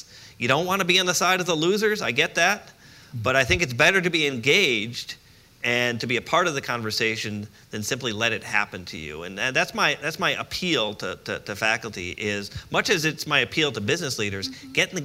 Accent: Connecticut, United States; I went to an unbelievably good public high school. I grew up in Connecticut.

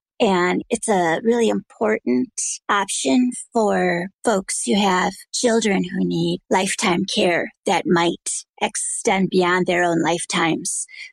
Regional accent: Wisconsin, United States; Hello. I am originally from Wisconsin. In Wisconsin, we have multi-generational homes.

